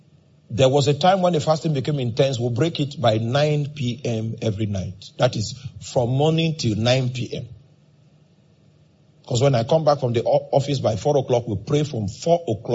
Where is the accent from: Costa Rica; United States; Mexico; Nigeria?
Nigeria; Makurdi, Benue; And I was born in Makodi. I grew up here, so I know this town back to back.